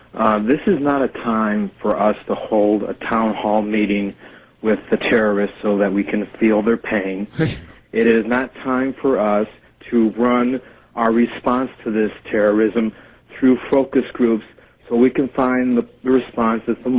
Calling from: Los Angeles, California, United States; I'm calling from Los Angeles.

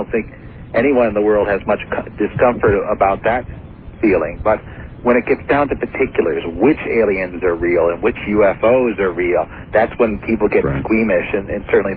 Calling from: Vermont, United States

